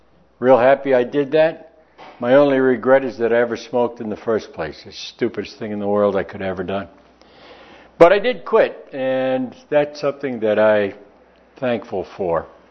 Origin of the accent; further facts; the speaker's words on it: United States; it'd be good to remember that we are all Americans. We are American Americans.